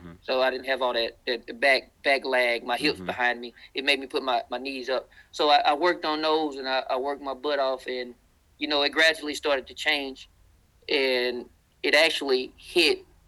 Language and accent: English; the South, United States; accent: Southern; and I'm a Southern guy. I mean, people who are listening right now, you can tell by my accent. I'm deep Southern here.